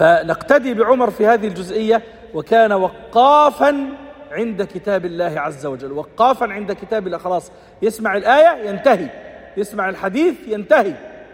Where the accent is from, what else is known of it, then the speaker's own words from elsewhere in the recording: Egypt; يعني زي ما بيقولوا عندنا في مصر حلوانة في سلوانة